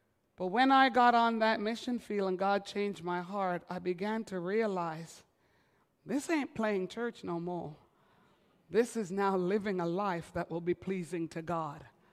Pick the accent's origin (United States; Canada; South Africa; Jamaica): Jamaica; born there; I'm Jamaican born